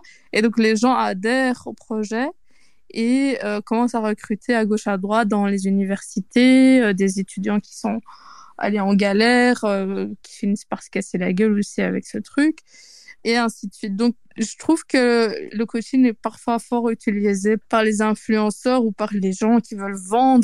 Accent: Belgium; je pense qu'on l'entend un petit peu, moi, je suis belge.

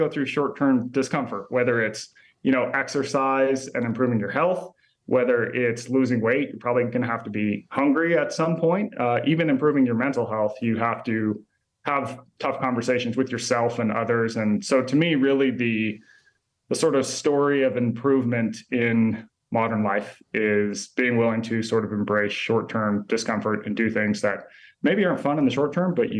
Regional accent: Utah, United States; moved away as an adult; Well, I mean, I grew up in Utah and left when I was 18. So I went to college on the East Coast

